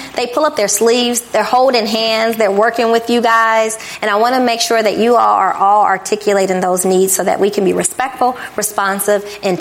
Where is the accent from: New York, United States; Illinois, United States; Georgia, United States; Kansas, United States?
Illinois, United States; Chicago; I'm born and raised in Chicago. I'm a Southsider.